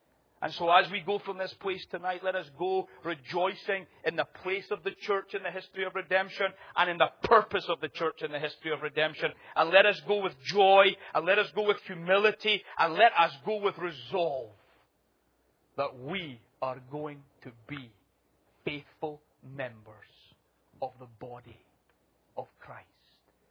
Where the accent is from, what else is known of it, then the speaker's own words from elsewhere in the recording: Scotland, United Kingdom; accent: Scottish; Lovingly, of course. Nicely, with my Scottish accent.